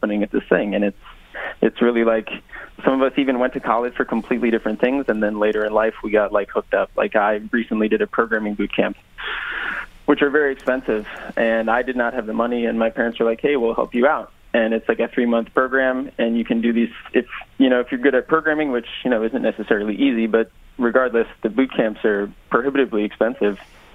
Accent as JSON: {"language": "English", "region": "Massachusetts", "country": "United States", "tie": "born or raised there", "said": "My hometown in Massachusetts was a very affluent town, and the public school is one of the best public schools in the country"}